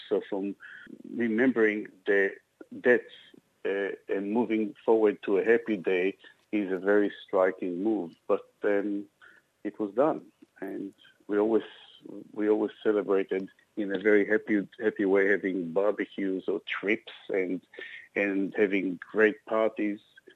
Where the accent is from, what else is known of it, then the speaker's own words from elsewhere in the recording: Israel; As a child, I grew up in Israel and up to my later years